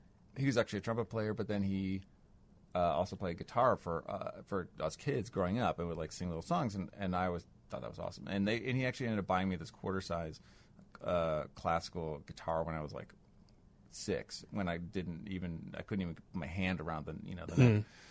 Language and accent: English; Chicago, Illinois, United States; I'm from Chicago. I mean, I was born and raised here, more or less.